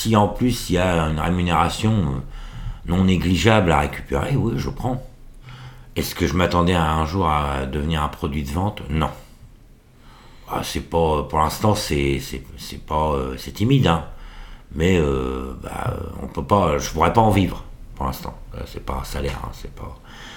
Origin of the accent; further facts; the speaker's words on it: Rouen, Normandy, France; La région Normandie. Je suis natif de Rouen, je suis né à Rouen. Mais mes parents habitaient à Houppeville.